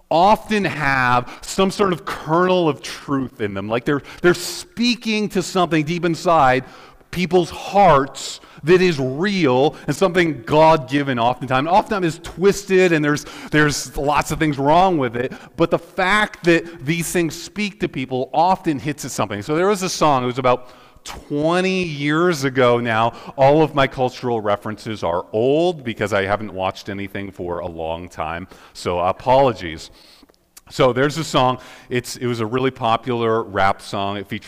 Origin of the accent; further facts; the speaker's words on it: United States; Yay, hooray, this is fake Canadian Thanksgiving. I'm American, so I kind of celebrate American Thanksgiving.